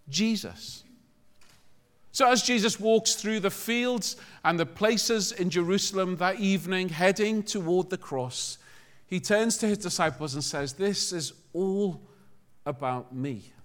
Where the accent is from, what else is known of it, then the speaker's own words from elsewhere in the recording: Liverpool, North West England, United Kingdom; accent: Scouse; I've been out of Britain for quite a while now, and also I'm a Scouser.